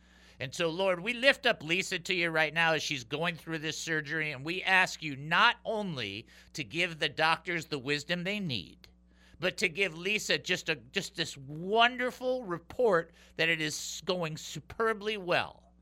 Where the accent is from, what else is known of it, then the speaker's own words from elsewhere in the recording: Detroit, Michigan, United States; That, my friends, for me, and for growing up in Detroit, that was the place.